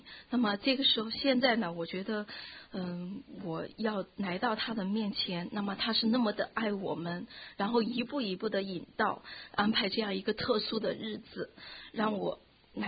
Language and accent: Chinese; Chongqing, China; 那么原来我是重庆人，大家知道重庆人是就是全国给他定的是辣妹子